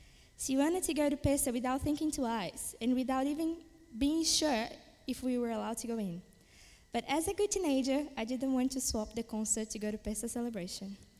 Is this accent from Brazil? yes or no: yes; Brazil; I'm from Brazil. Although I have Jewish background, I was raised as a Christian until my early teenage years